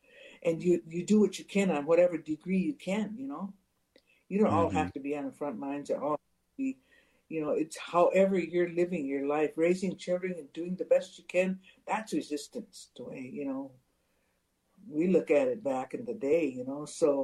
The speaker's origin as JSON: {"language": "English", "country": "United States", "said": "you know, as Indian people nationwide, you know, it's just politics of this country, the United States."}